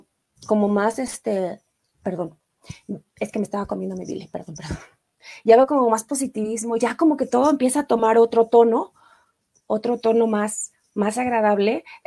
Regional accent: Iztapalapa, Mexico City, Mexico; soy de Iztapalapa, de una de las colonias de Iztapalapa.

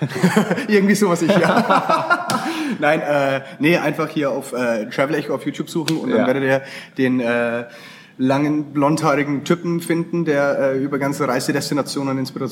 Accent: Würzburg, Bavaria, Germany; Aus Würzburg. Ja, ich bin ein Franke. Ja. Wir sind dafür bekannt, dass wir das R so schön rollen und das Unterschied zwischen dem D und dem D nicht kennen.

